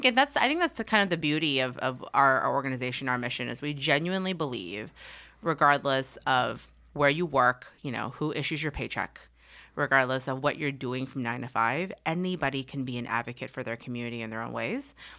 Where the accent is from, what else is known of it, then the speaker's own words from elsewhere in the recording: Houston, Texas, United States; I am the child of Vietnamese refugees. I am from Houston, grew up in Southwest Houston